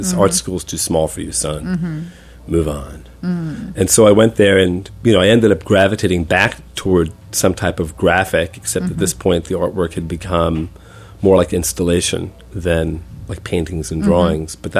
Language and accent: English; United States; Really, as an American who grew up in an Italian-American kind of neighborhood, and also, I have family in Brooklyn, and, you get the story.